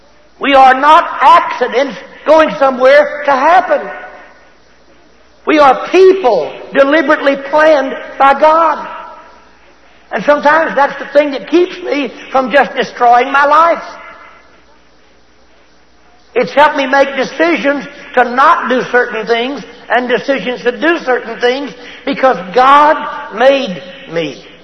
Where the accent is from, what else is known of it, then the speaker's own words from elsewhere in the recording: Looters, Texas, United States; I came from Looters, Texas, a town of 600 people that's finally dwindled down to 400. Nothing good has ever come out of Looters. And it's a little town close to Abilene, Texas.